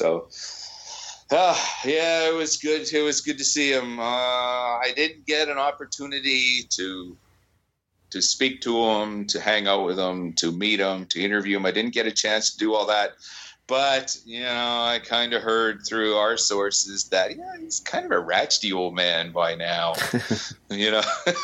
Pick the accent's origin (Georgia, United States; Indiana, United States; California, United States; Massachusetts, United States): Massachusetts, United States; accent: Massachusetts; Yeah, it's my Massachusetts accent.